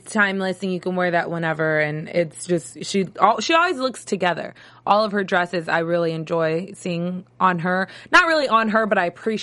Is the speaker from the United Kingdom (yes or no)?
yes; England, United Kingdom; I'm English.